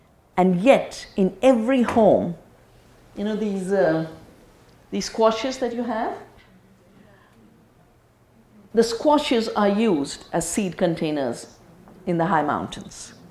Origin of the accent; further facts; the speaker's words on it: Uttarakhand, India; I come from the Himalaya, from Doon Valley. I was born there, I've returned there to do this work, start the farm, start the Earth University